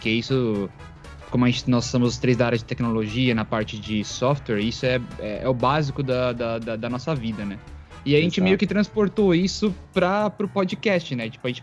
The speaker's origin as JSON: {"language": "Portuguese", "region": "São Paulo", "country": "Brazil", "tie": "born or raised there", "said": "mas eu só realmente fui nascido em São Paulo. Fiquei no interior de São Paulo até meus 24, 25 anos por aí, quando eu também mudei pra capital. E fiquei morando na região metropolitana de São Paulo. Fiquei morando na Quebrada, tá ligado? De Itaquera"}